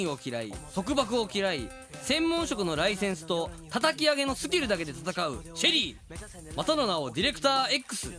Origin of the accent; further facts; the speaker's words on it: Kansai, Japan; accent: Kansai dialect; なんか関西弁出したら、え、関西人なんですか？から入って、